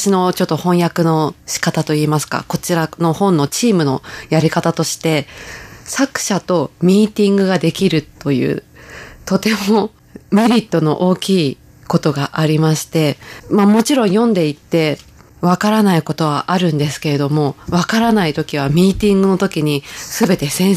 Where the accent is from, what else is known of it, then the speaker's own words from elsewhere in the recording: Chiba, Japan; 地元千葉の名士だったんですね。